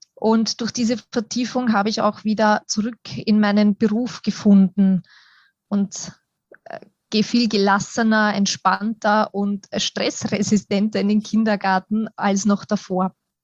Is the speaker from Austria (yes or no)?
yes; Schwechat, Lower Austria, Austria; Und ich komme aus Schwechat, also im schönen Niederösterreich wohne ich.